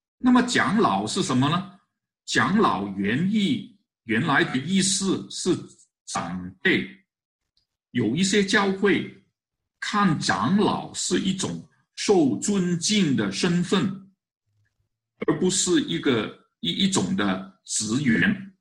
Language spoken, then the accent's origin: Chinese; China; 外邦人就是所有不是犹太人的，他们都是外邦人啊，包括我们原来，包括我们中国人也是啊，外邦人。